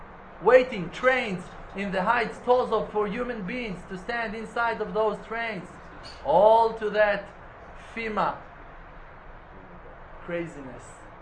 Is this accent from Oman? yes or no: yes; Oman; now in Israel; I remember myself when I came from Oman, I went down and I kissed the earth, the ground in El Al, in Tel Aviv.